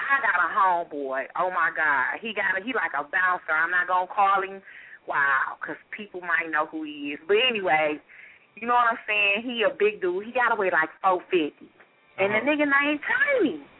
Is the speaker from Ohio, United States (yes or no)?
no; Michigan, United States; but everybody in the hood when I was growing up in Michigan called my daddy Superman.